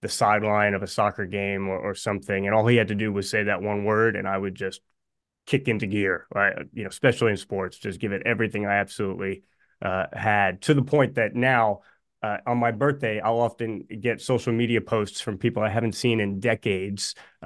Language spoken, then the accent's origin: English; New Jersey, United States; Sure. I grew up in New Jersey. That's sort of ingrained in you when you're from Jersey. You know, it just kind of comes out after your name … from New Jersey.